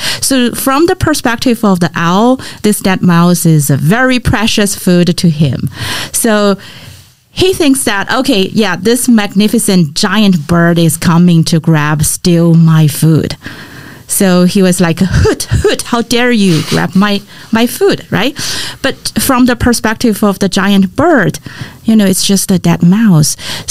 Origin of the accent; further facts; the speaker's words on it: China; also born or lived in Beijing; I'm originally from China. So I received my bachelor's degree back in China. And then actually I got a master's degree also in China. And after that, I was working in Beijing for almost 5 years.